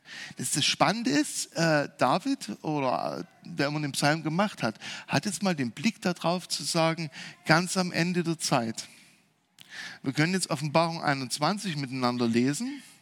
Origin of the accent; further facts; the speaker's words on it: Saxony, Germany; Ich bin im Erzgebirge aufgewachsen.